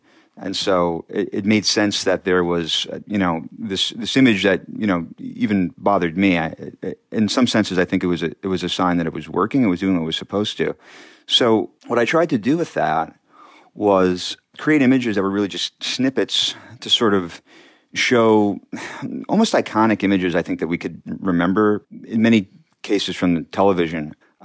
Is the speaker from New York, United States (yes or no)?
yes; Brooklyn, New York, United States; also born or lived in Long Island; My family was living on Long Island at the time. We had moved there a few years prior from Brooklyn, where I grew up.